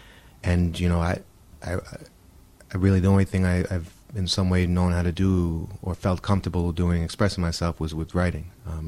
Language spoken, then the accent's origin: English; Somers, New York, United States; So I grew up in a small town called Somers, New York, on the border. It's in the northern edge of Westchester. It's on the border of Connecticut.